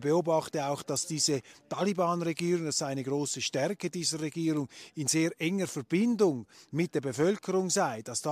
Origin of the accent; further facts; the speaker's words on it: Switzerland; Ich bin aus der Schweiz, ja.